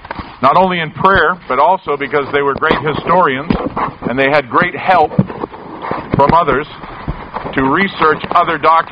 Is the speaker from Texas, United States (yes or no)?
no; Massachusetts, United States; also born or lived in New Hampshire; I may talk fast, but I'm not a New Yorker. I'm a native New Englander from Massachusetts and New Hampshire.